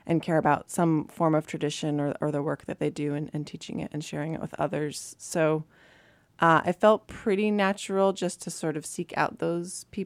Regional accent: Shrewsbury, Vermont, United States; now in North Carolina, United States; I grew up in a small town called Shrewsbury in Vermont. My parents are from the South, but they moved to Vermont before they had kids.

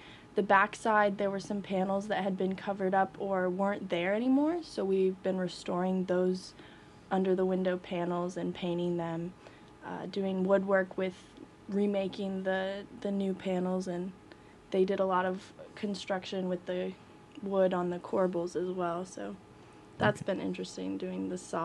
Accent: Gainesville, Florida, United States; I'm from Gainesville, Florida

